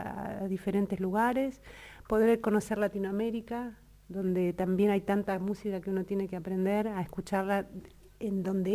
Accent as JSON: {"language": "Spanish", "region": "Buenos Aires", "country": "Argentina", "said": "yo soy porteña, digamos"}